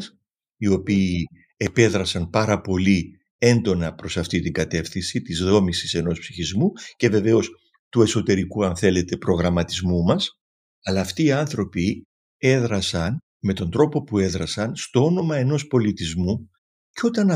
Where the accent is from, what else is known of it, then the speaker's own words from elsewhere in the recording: Athens, Attica, Greece; accent: Cypriot; Όντως δεν γεννήθηκε, όταν μεγάλωσα στην Αθήνα. Ακούγεται τραγουδιστή προφορά που οφείλεται στην καταγωγή μου, που είναι κυπριακή, όσο και δεν μιλάω κυπριακά, πάλι ακούγεται.